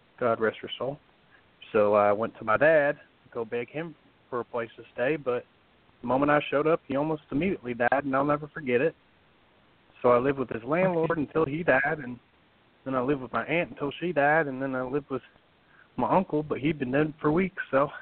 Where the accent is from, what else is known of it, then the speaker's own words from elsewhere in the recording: Mandeville, Louisiana, United States; I'm from Mandeville, Louisiana.